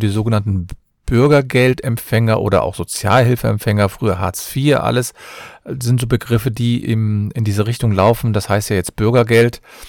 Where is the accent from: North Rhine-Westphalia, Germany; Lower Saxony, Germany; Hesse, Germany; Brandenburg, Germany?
North Rhine-Westphalia, Germany; Cologne